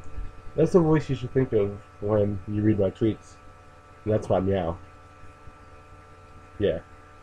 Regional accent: Philippines; So, being Filipino seems to be the most fun on Tuesday nights.

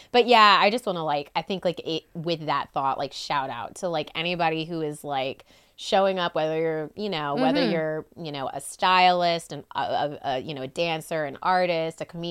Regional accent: Louisiana, United States; And then just growing up in Louisiana, because there is so much culture and so much music and so much, like, just life

